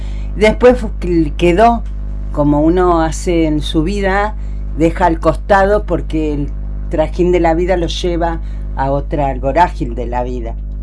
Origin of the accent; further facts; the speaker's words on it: Buenos Aires Province, Argentina; also born or lived in Neuquén; Yo nací en Neuquén, capital, pero de muy chiquita nos vinimos al Gran Buenos Aires.